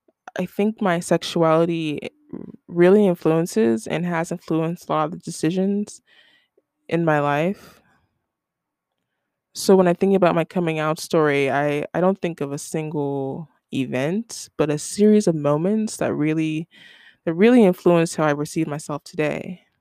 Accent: Ohio, United States; Because I grew up in Ohio, and that shit already whack.

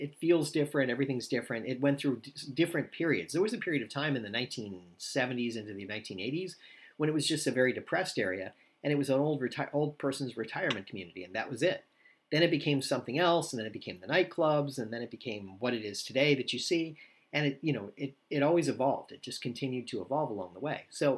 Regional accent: Florida, United States; I grew up in South Florida. I spent a lot of time in Miami Beach.

